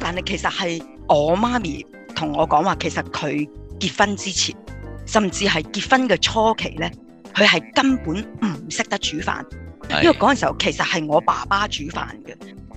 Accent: northern China, China; 咁因為我哋係北方人啦

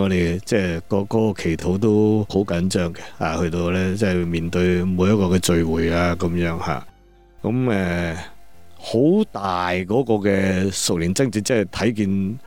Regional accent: Hong Kong; 因为我哋细嗰时喺香港咧，都听下少少国语歌咁啊

